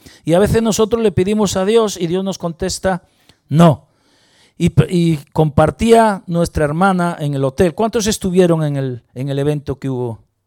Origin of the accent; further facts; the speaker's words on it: Spain; Y eso quiere decir que da pena, ¿no? Para nosotros los que somos españoles.